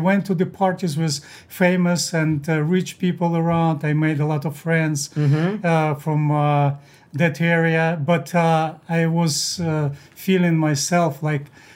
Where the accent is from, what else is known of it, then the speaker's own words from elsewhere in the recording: Kazakhstan; born there; English is a second language; Because I was born in Kazakhstan in a desert, and my toys were only dead snakes or horses that I could ride on.